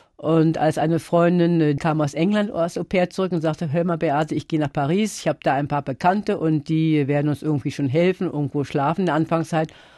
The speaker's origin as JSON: {"language": "German", "country": "Germany", "lives_now": "France", "said": "dann will ich auch versuchen, als Deutsche hier irgendwas zu tun in Frankreich."}